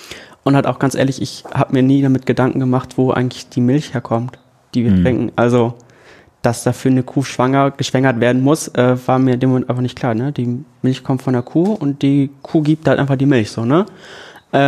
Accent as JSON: {"language": "German", "town": "Ganderkesee", "region": "Lower Saxony", "country": "Germany", "said": "Ich komme aus Ganakesee. Ich habe bisher in Hannover studiert und studiere ab 1.10. Pädagogik hier in Oldenburg."}